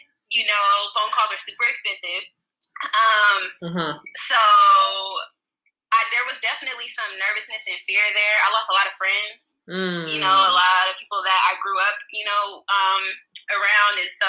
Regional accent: California, United States; I'm like, I'm from California, you know, like, because, you know, in the States

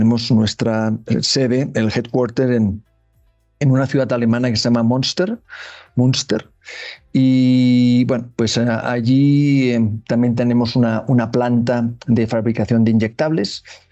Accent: Catalonia, Spain; moved away as an adult; now in Colombia; Soy español, soy catalán, sin embargo, pues... tengo el corazón colombiano 100%, llevo más de 24 años ya viviendo aquí, llegué en el año 2000 como expatriado

